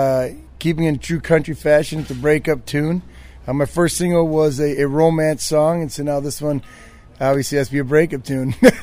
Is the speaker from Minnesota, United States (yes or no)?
yes; Minnesota, United States; I'm from Minnesota. I'm from the Midwest, and so the colder country.